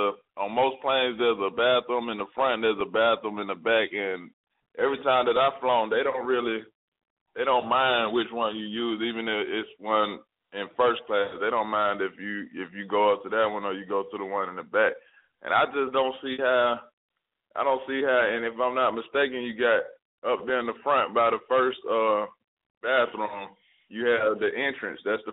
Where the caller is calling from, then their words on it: Conyers, Georgia, United States; I'm calling from Conyers, Georgia.